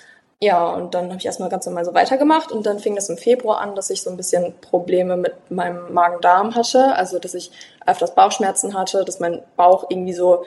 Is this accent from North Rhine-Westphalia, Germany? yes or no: yes; Löhne, North Rhine-Westphalia, Germany; Ich komme ja tatsächlich so aus Löhne, knapp daneben, aber ja, mein Pferd steht in Bad Oeynhausen